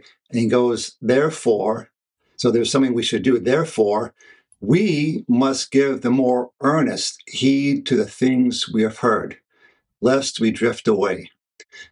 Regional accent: the South, United States; Now, I'm reminded of my childhood growing up in the South, where we often could go to certain places where there's rivers

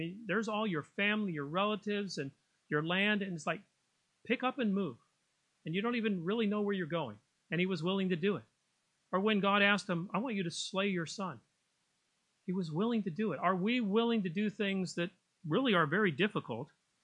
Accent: California, United States; I've been in several earthquakes since I grew up in California.

